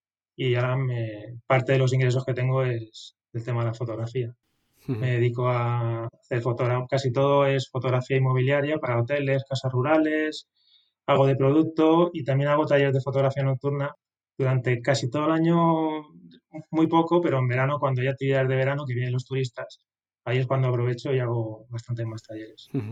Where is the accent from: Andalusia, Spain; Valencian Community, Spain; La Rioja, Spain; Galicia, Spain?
Valencian Community, Spain; Elche; now in Rubielos de Mora, Spain; soy de Elche, pero actualmente vivo en Rubielos de Mora, un pueblo de los más bonitos de España. Que está en Teruel, en el sur de Teruel. Somos solo 600 habitantes